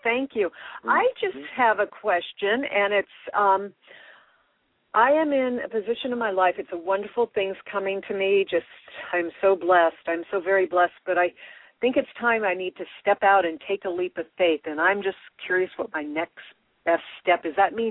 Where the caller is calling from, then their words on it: Colorado, United States; I'm calling from Colorado.